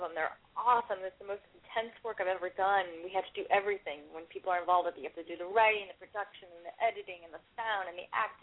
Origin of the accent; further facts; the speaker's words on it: Tahoe, United States; Yeah, well, I'm from Tahoe, so fish used to come around a lot.